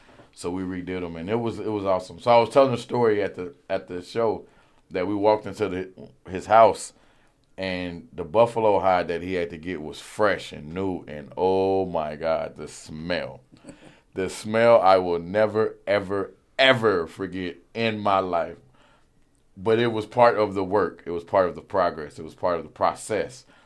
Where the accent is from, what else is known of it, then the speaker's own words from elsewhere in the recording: Kansas City, Missouri, United States; So when I moved up here originally from Kansas City … introduced me to Fred.